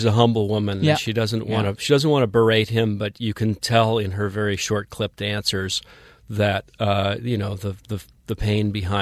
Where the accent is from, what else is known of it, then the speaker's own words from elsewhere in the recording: Cheyenne, Wyoming, United States; because I mean I grew up in Cheyenne, Wyoming, which by has this mystique in terms of what people back east might think of it.